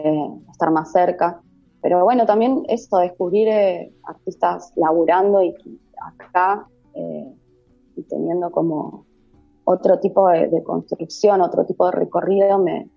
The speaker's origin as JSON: {"language": "Spanish", "region": "Mendoza", "country": "Argentina", "moved": "yes", "said": "se combinan muchas cosas en Mendoza, o sea, yo no me fui por un hartazgo, sino porque me sentía muy desmotivada, y si bien no dejé de hacer muestras allá"}